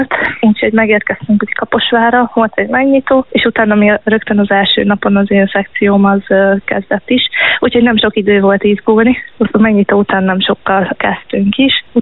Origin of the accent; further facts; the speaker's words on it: Mezőtúr, Jász-Nagykun-Szolnok, Hungary; A szakdolgozatom témájával pályáztam, ami a szülővárosomnak a turizmusának a vizsgálata volt. A címe az volt, hogy a mezőtúri ökoszisztéma szolgáltatások potenciális felhasználási lehetőségei.